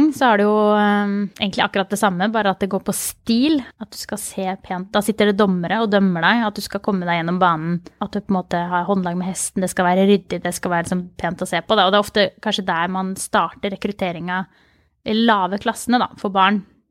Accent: Mysen, Østfold, Norway; Jeg kommer fra Mysen.

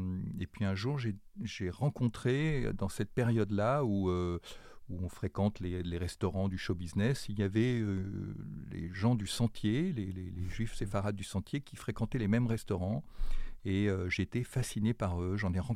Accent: Grenoble, Auvergne-Rhône-Alpes, France; Je suis né à Grenoble, j'ai grandi à Grenoble.

